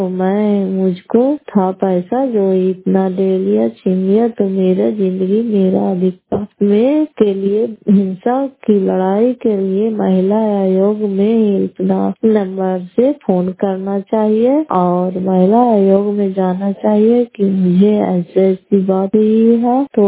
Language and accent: Hindi; Fatehpur, Bihar, India; घर फतेहपुर पंचायत मकरौता जिला नालंदा और क्रास परसुरा प्रखंड की निवासी हूं